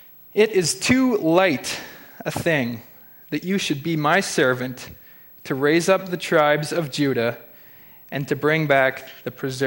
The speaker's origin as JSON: {"language": "English", "town": "Listowel", "region": "Ontario", "country": "Canada", "tie": "born or raised there", "said": "I was born in the Listowel area and brought up in the Evangelical Missionary Church there as well."}